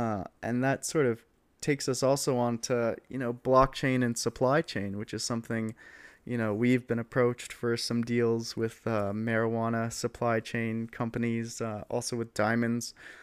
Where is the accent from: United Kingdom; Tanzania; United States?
United States; California; especially, you know, I'm from California, I'm in LA right now